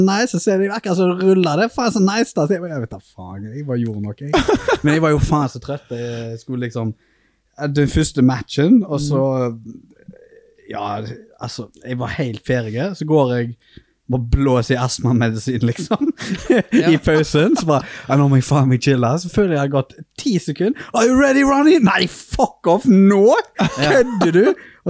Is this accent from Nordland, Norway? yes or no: no; Haugesund, Rogaland, Norway; jeg er faen min fra Haugesund, liksom.